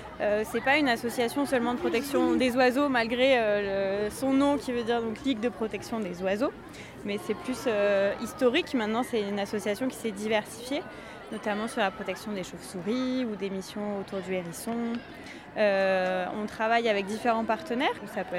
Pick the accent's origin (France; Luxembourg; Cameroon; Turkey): France; Provence-Alpes-Côte d'Azur; Moi, je suis originaire du Vaucluse, donc c'était une belle découverte pour moi, la Drôme.